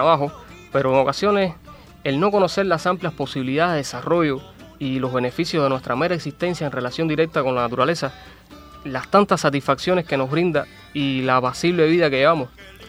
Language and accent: Spanish; Santa Clara, Villa Clara, Cuba; yo no soy de aquí, yo soy de allá de Santa Clara